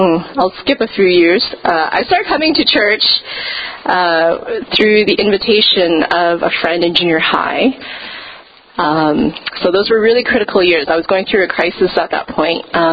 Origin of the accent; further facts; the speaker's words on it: Edmonton, Alberta, Canada; I didn't grow up in a Christian household. I grew up in Edmonton, born and raised there, so I'm a prairie girl, but I also in a, you know, typical immigrant Chinese family.